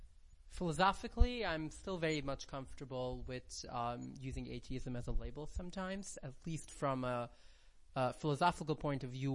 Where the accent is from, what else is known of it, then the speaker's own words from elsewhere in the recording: Brooklyn, New York, United States; also born or lived in Rockland County; I grew up in Brooklyn, but I lived for a while, in the end of my teenage years. I lived in Rockland County